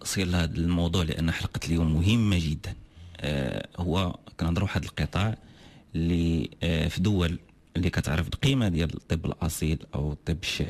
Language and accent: Arabic; Morocco; انا بصراحه قلت ويلي احنا كاع كمغاربه باقيين متاخرين في هذا المجال